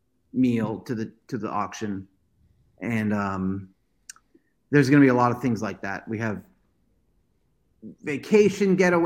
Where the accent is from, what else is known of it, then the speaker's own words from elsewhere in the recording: Massachusetts, United States; Because I grew up in Mass and the Patriots were terrible, you know.